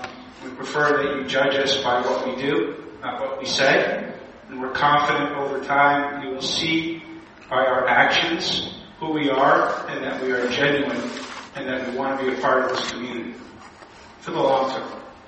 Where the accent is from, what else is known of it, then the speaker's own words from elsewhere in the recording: Yarmouth, Maine, United States; Our employees come from Maine. I grew up in Yarmouth.